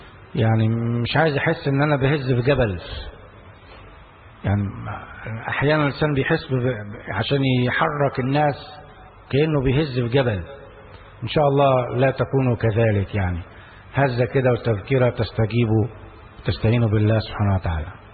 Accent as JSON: {"language": "Arabic", "country": "Egypt", "said": "هو كلامه كان كويس وقوي وعبر عننا كمصريين"}